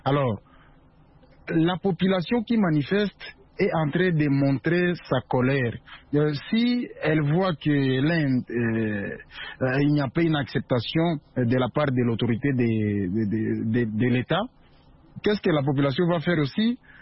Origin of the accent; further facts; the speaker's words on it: DR Congo; ici chez nous en République démocratique du Congo